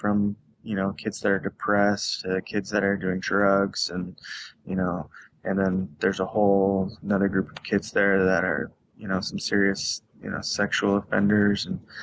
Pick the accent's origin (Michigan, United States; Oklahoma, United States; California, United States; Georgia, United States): California, United States; I mean, I grew up in California. I had never heard of a Utah Boys Ranch or anything like that before they came to pick me up.